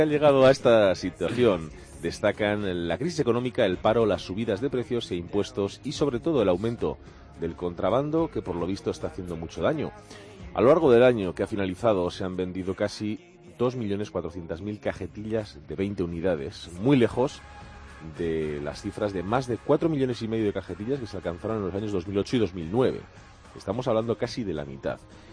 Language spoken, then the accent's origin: Spanish; Bilbao, Basque Country, Spain; Antiguamente, yo me acuerdo, yo soy de Bilbao